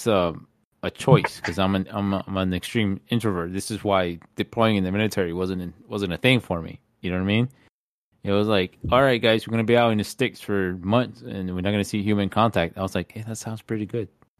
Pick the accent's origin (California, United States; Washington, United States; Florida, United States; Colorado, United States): Florida, United States; Man, look, I grew up here, right? I was raised in South Florida.